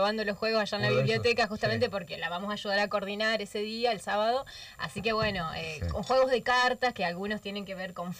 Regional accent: Paraná, Entre Ríos, Argentina; Yo soy de acá de Paraná, exacto.

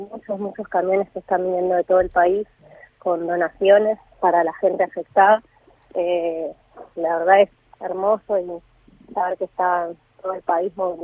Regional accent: Buenos Aires, Argentina; now in El Bolsón, Argentina; No, yo estoy acá hace un año y medio. Soy de Capital Federal.

